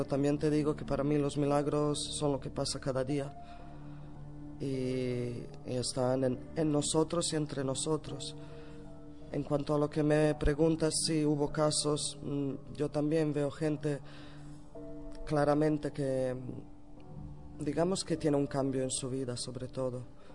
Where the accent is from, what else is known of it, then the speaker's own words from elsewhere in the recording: Mostar, Federation of Bosnia and Herzegovina, Bosnia & Herzegovina; Spanish is a second language; yo soy de Mostar, pero sí que paso mucho tiempo en Medjugorje. Y he vivido temporadas ahí, sigo trabajando en Medjugorje.